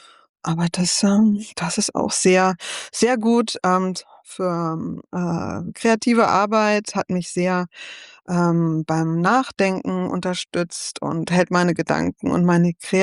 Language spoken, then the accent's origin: German; Neuss, North Rhine-Westphalia, Germany; Ich komme aus der fröhlichen Ecke, aus einer der fröhlichen Ecken Deutschlands, aus Neuss am Rhein.